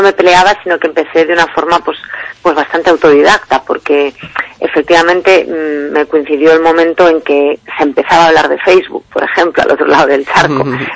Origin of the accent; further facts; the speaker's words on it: Galicia, Spain; also born or lived in Madrid; yo volvía de Madrid, aunque soy gallega, estuve 10 años trabajando en Madrid, regresé a Galicia